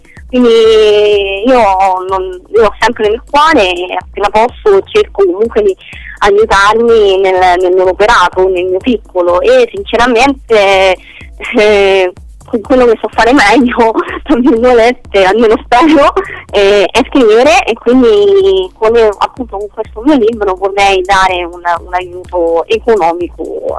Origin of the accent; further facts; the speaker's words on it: Rome, Lazio, Italy; io come sai sono di Roma